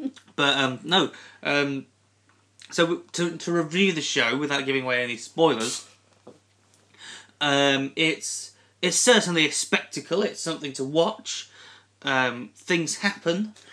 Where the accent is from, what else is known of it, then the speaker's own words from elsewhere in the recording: United Kingdom; because being British